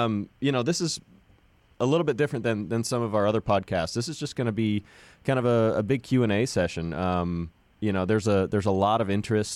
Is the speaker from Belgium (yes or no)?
yes; Belgium; now in United States; I'm from Belgium originally.